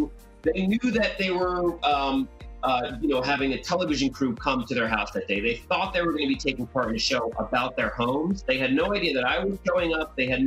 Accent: New Jersey, United States; I'm from New Jersey. We actually filmed like two towns away from where I grew up.

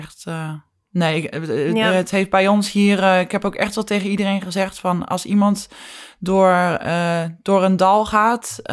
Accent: Netherlands; Ik had het idee, wij als Nederlanders... of wij als buitenlanders

